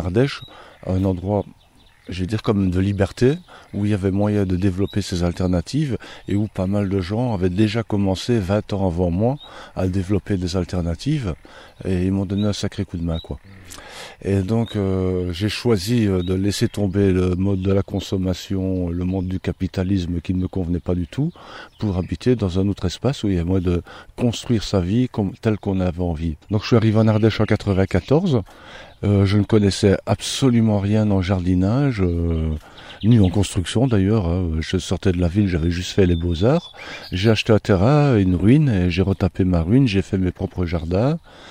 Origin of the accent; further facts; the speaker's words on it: Belgium; je suis belge d'origine, j'habitais dans une banlieue industrielle, Liège, vallée de la Fensch pour ceux qui connaissent dans le nord-est, Saint-Étienne, les cycles Saint-Étienne, banlieue industrielle métallurgique entièrement polluée